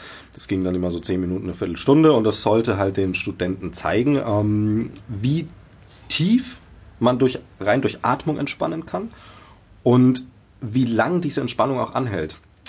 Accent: Würzburg, Bavaria, Germany; now in Leipzig, Germany; bin gebürtiger Franke in der 7. Generation Würzburger, wohnhaft, mindestens übrigens, das davor weiß man nicht so genau, und seit 5 Jahren in Leipzig

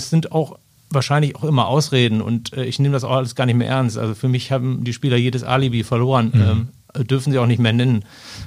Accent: North Rhine-Westphalia, Germany; ich komme zwar aus dem Ruhrgebiet

